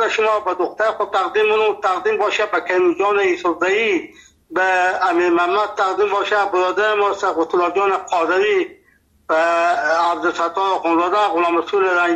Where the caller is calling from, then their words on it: Nimruz, Afghanistan; ما 50 سال در ولایت نیمروز است. اینجا لهجه ما لهجه فارسی است